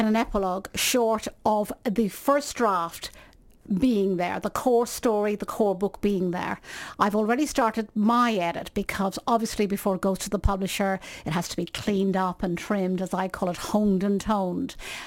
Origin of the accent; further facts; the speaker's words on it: Ireland; And being Irish, we love to hear good stories.